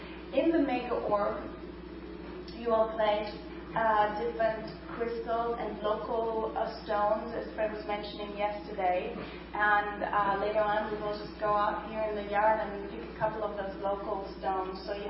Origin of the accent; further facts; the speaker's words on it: Germany; born there; English is a second language; also born or lived in Paris; I was born in Germany. I've lived there most of my life. I've lived in Paris for a couple of years and studied languages